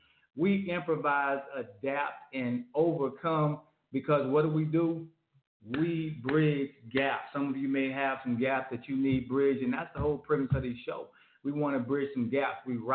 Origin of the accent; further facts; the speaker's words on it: Florida, United States; I'm from Florida, man. I love beats.